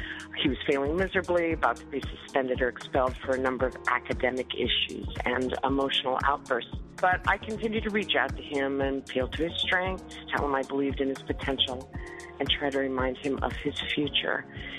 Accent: Maplewood, New Jersey, United States; from Maplewood, New Jersey, and I teach at Columbia High School.

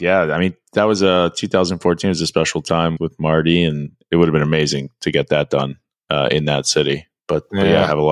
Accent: King City, Ontario, Canada; I'm from King City, Ontario. So I grew up in Canada, a small farming town. And really, a lot of our community revolved around the rink.

